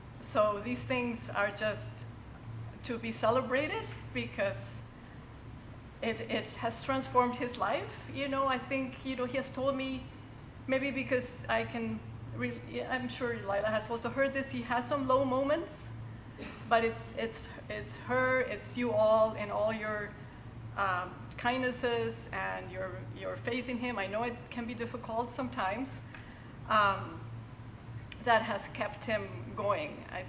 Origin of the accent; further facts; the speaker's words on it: Mexico; I'm from Mexico originally